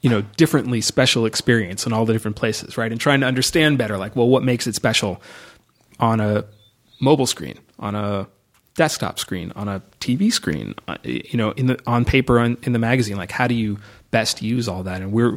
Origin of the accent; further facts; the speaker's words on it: Los Angeles, California, United States; in Los Angeles.